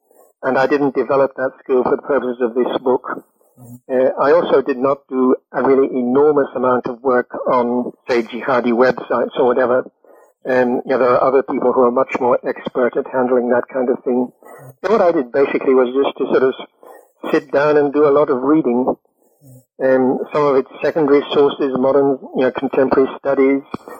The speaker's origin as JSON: {"language": "English", "country": "United Kingdom", "said": "I said, you know, I don't have a methodology, I'm British."}